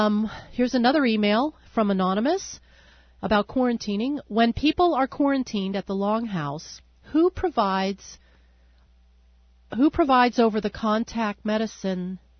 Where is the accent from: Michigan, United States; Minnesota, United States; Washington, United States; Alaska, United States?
Alaska, United States; Chevak; especially in my hometown of Chivac.